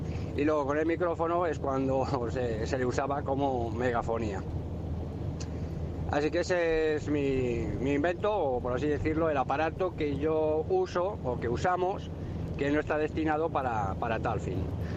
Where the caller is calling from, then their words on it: Madrid, Community of Madrid, Spain; de Madrid y bueno, feliz año a todos, lógicamente